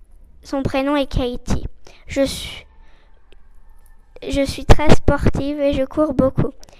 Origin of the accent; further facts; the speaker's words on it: France; Bonjour, je suis française